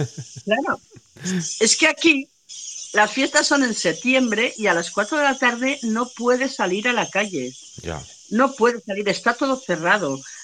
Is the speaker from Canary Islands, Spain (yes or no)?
no; Valencian Community, Spain; now in Valencia, Spain; yo no soy de Valencia. Soy de la Comunidad Valenciana